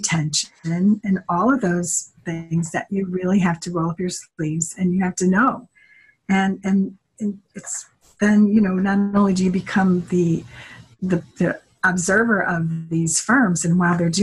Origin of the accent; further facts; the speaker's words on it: St. Louis, Missouri, United States; And she knew that I was from St. Louis, and Washington University was one of the five sites. So I was home for a visit in the summer